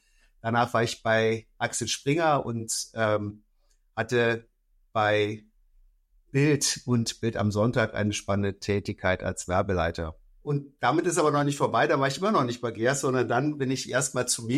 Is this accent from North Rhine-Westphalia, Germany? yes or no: yes; Bonn, North Rhine-Westphalia, Germany; Ich komme aus Bonn, aus dem schönen Rheinland, genau aus Bonn-Bad Godesberg. Bin Familienvater, habe eine tolle Frau.